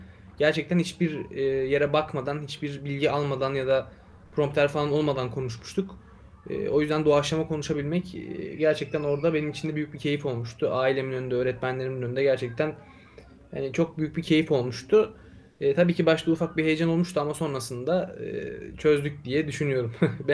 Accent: Elazığ, Turkey; Onun öncesinde Elazığ'da yaşıyordum. Orada doğup büyüdüm.

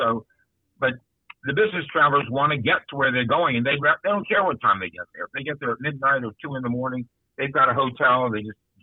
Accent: Italy; when I used to grow up in it, when I grew up in Italy.

